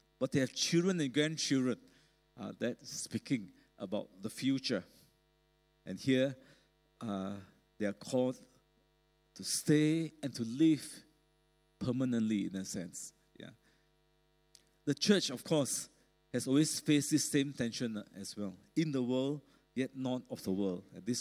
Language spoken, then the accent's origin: English; Malaysia; now in Singapore; My first few years as a Malaysian